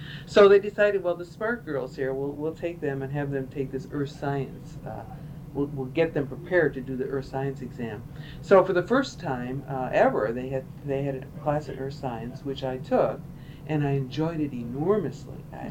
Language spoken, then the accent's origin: English; Buffalo, New York, United States; I was born in Buffalo, New York in September 1948. I was an only child. My parents both were from Polish heritage, so I actually grew up in a strongly ethnic neighborhood in Buffalo, hard-working Polish neighborhood